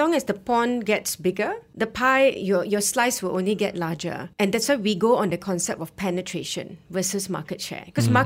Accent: Malaysia; I'm a Malaysian myself.

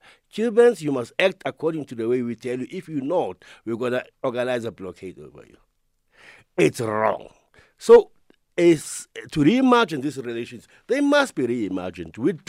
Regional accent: South Africa; I'm South African.

